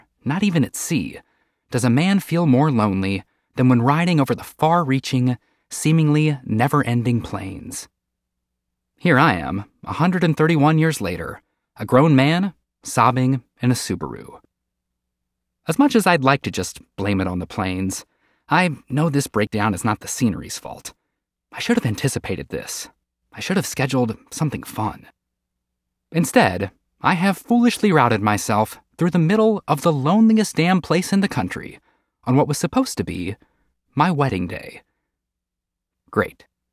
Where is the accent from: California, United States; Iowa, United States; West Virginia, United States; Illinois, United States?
West Virginia, United States; Growing up in West Virginia, I always wished there was an East Virginia.